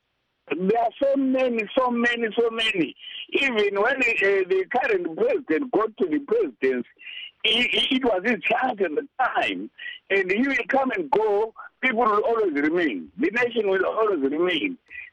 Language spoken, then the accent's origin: English; Kwanda, Zimbabwe; over the weekend I was in my hometown of Kwanda and in the surrounding area.